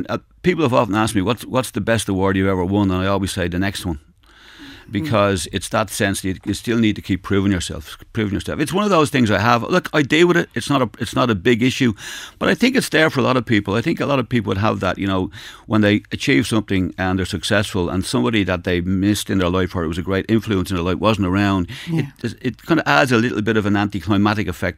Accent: Cabra, County Dublin, Ireland; Well, I grew up in Cabra

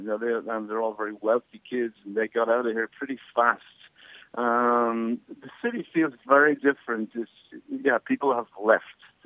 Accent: Wexford, Leinster, Ireland; now in New York, United States; Yes, I'm from Wexford Town.

